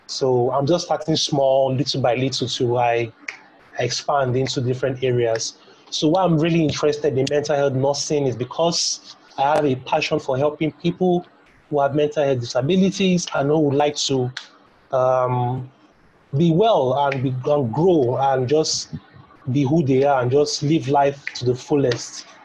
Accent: Lagos, Nigeria; Born and raised in Lagos, Nigeria, from a very nice and humble home.

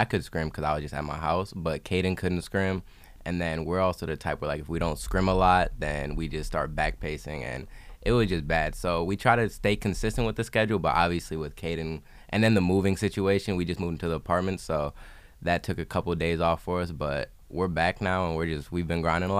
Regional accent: Minnesota, United States; Yeah, I think I told you I was from Minnesota.

